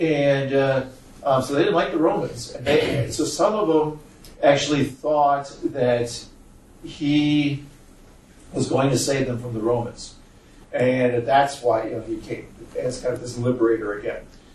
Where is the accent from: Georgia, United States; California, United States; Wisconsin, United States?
Wisconsin, United States; You know, when I was home, I'm from Wisconsin, for those of you, I think most of you know that by this point.